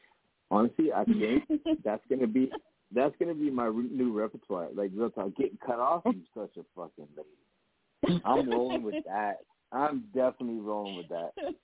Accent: Las Vegas, Nevada, United States; Oh, you in Vegas? That's my hometown, man.

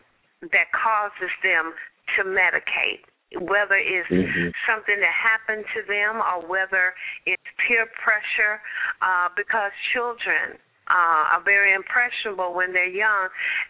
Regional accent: Compton, California, United States; growing up in Compton, you know, it was all everywhere, you turned.

